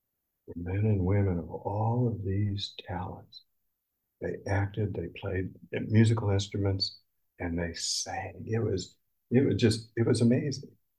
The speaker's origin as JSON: {"language": "English", "region": "Illinois", "country": "United States", "said": "I made a comment that I'm a redneck from Central Illinois. That was it. Boom! It was just immediate, the cutoff. But I came from redneck country. That's my roots."}